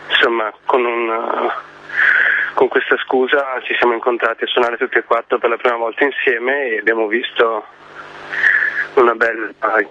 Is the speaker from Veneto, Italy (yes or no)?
yes; Verona, Veneto, Italy; Però siamo di Verona, tutti e quattro